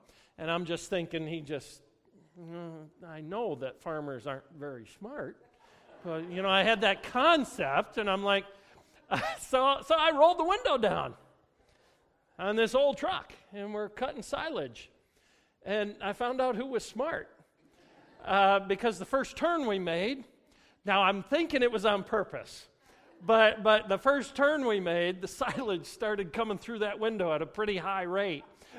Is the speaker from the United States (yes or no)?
yes; Saginaw, Michigan, United States; I was raised in Saginaw, Michigan, and went to high school there, and then moved and actually graduated from Sanford Meridian High School over closer to Midland.